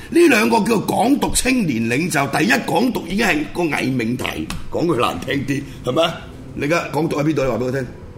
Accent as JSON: {"language": "Cantonese", "country": "Hong Kong", "said": "咁但係我香港人就會諗"}